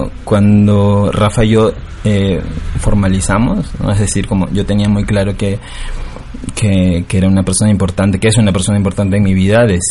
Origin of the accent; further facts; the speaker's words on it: Lima, Peru; Pues yo soy de Lima. Bueno, en realidad mi familia es de Trujillo, pero nos hemos criado en Lima y yo llevo aquí 9 años.